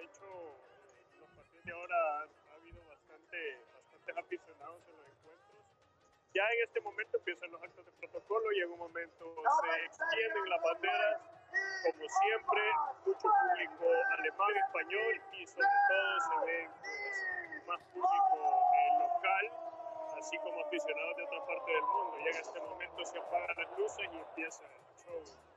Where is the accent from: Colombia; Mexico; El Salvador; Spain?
El Salvador; al decirles que yo era salvadoreño